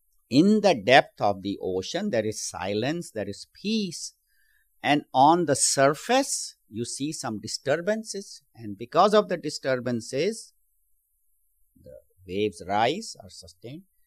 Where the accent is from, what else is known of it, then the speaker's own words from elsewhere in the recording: India; now in Bakersfield, United States; I entered my mother's womb and then I was born, and then I grew up in India, and then somehow my vastness must have brought me to the United States.